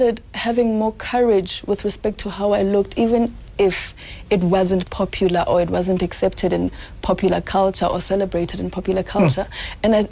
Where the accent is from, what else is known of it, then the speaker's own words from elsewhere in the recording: South Africa; I'm a woman, I am black, I am African, I'm South African, I'm Xhosa, I'm Sotho.